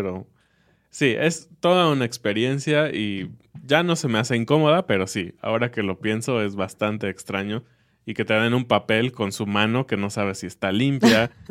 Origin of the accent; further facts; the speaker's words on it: Mexico; para mí como mexicano